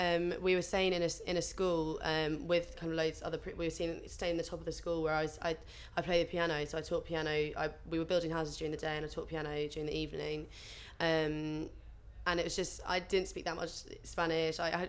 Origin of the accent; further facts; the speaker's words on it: Harrow, London, United Kingdom; I was born in Harrow, and I lived there until I was about 7. Went to school in Pinner, and all my family's from around there.